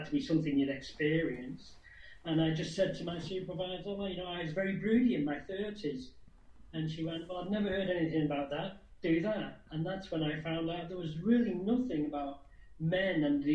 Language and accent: English; United Kingdom; But being British, I couldn't express that.